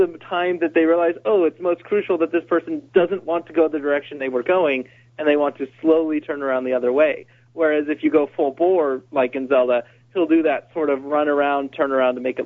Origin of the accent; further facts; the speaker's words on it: Las Vegas, Nevada, United States; How did you know I was from Las Vegas?